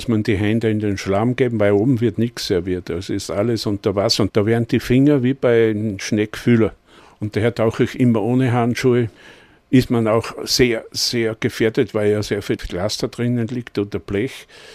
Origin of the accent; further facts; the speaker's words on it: Austria; Die Nazi waren alles die Deutschen, wir sind Österreicher.